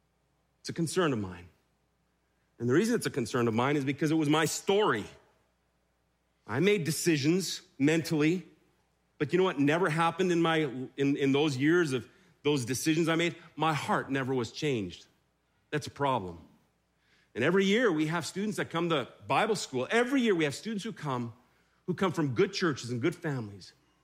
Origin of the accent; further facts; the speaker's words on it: Germany; I grew up in Germany. Mom and dad are missionaries there.